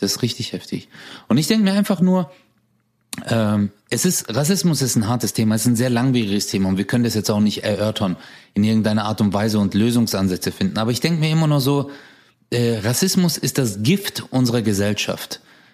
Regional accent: Hausen, Germany; Ich bin zum Beispiel in Hausen aufgewachsen, deswegen sage ich alle 5 Minuten Alter und Morok.

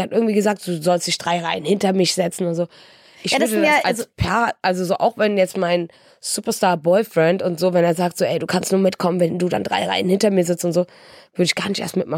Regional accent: Wuppertal, North Rhine-Westphalia, Germany; Es ist sogar jemand aus meiner Heimatstadt, aus Wuppertal.

